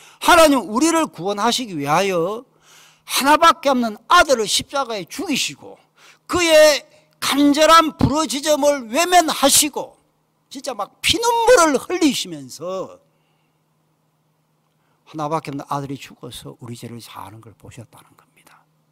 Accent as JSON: {"language": "Korean", "town": "Namhae", "region": "South Gyeongsang", "country": "South Korea", "tie": "born or raised there", "said": "내 고향이 남해인데"}